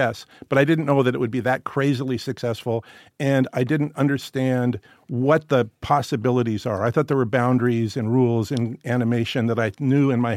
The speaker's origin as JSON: {"language": "English", "town": "Portland", "region": "Oregon", "country": "United States", "tie": "born or raised there", "said": "I grew up in Portland, Oregon."}